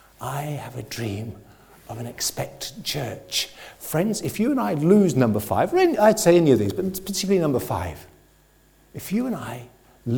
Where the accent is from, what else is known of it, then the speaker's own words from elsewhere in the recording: England, United Kingdom; where I grew up in England, where, in the 60s and 70s, the local primary school was Anglican.